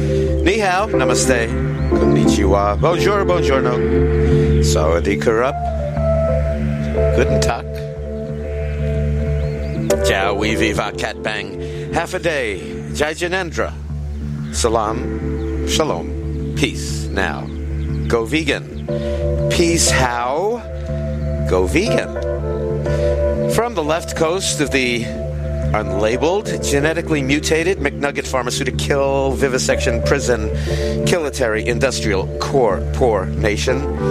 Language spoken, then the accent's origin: English; Washington Heights, New York, United States; And the Dominican cab driver from JFK was like my best friend when he heard that I was from Washington Heights.